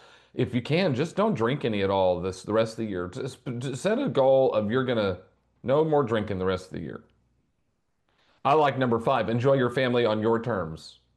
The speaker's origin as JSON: {"language": "English", "region": "Indiana", "country": "United States", "tie": "born or raised there", "said": "Just like I grew up in Indiana when I was a kid, and we didn't change time in Indiana either."}